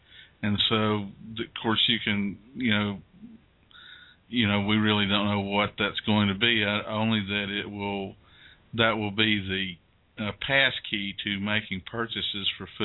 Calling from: Alabama, United States; I'm calling from Alabama.

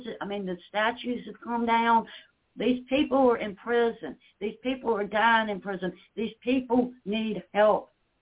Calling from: Virginia, United States; I'm in Virginia.

